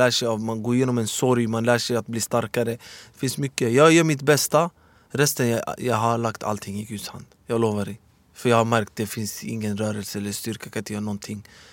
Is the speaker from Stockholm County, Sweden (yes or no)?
yes; Stockholm, Stockholm County, Sweden; Men annars jag brukar vara mycket i Stockholm. Speciellt Husby, där jag är uppvuxen.